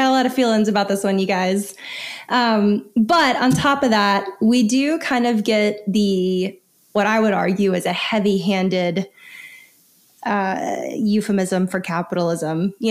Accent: Alabama, United States; my home state's Alabama.

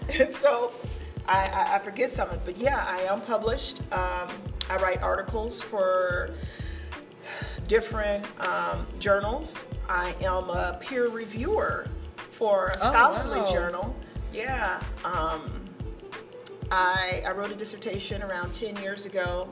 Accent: San Bernardino, California, United States; now in New York, United States; I'm actually from California, so that's where I lived. Born and raised, bred, reared up, all of it. San Bernardino, right outside of Los Angeles. That's where I'm from.

